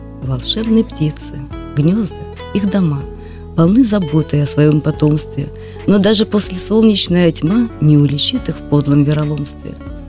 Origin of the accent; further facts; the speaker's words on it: Gomel, Gomel Region, Belarus; moved away; Город я, Гомель я очень люблю. Так как вот я, ты уже говорил, что я в семье военнослужащих. Мы на долгое время уехали из Гомеля на Дальний Восток, колесили там по разным городам. И я всегда мечтала вернуться назад.